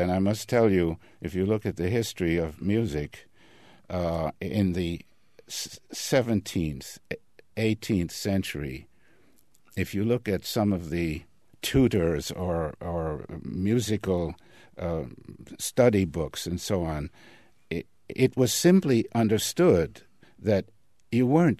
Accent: New York, United States; also growing up in New York

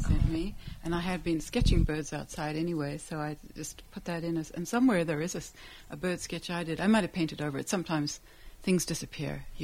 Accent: Johannesburg, Gauteng, South Africa; moved away as an adult; also born or lived in Israel; now in United States; I grew up in Israel and in Johannesburg, South Africa, and wound up getting a couple of degrees in England, and from there to New York, and from New York, lucky enough to come to this part of the world.

